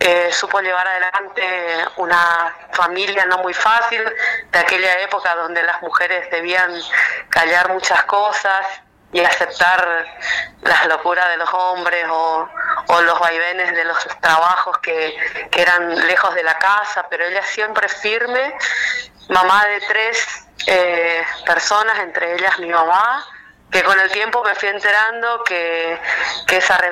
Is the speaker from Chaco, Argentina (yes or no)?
yes; Chaco, Argentina; also born or lived in Corrientes; Nací en la provincia de Corrientes, en la capital de Corrientes, pero el Chaco me adoptó cuando tenía 6 años y bueno, soy chaqueña.